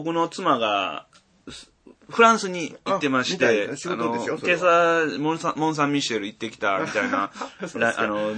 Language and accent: Japanese; Osaka, Japan; やっぱ僕ら大阪人はもうちょっとこう、いろんなもんに目向けてね